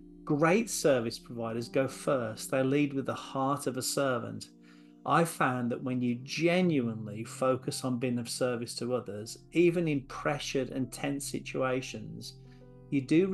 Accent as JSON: {"language": "English", "region": "England", "country": "United Kingdom", "accent": "English", "said": "I guess I'd be the same, but with an Aussie rather than an English accent."}